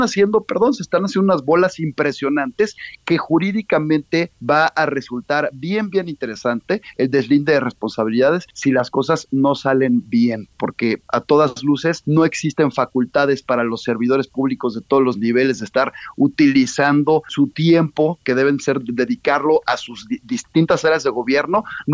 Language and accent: Spanish; Mexico; lo que nosotros debemos de apostar como mexicanos